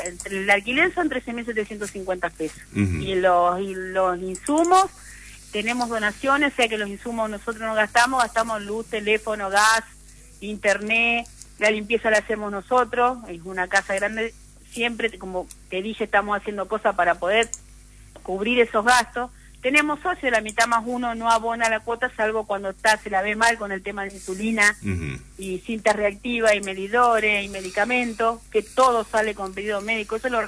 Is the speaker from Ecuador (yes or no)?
no; Paraná, Entre Ríos, Argentina; somos de acá de Paraná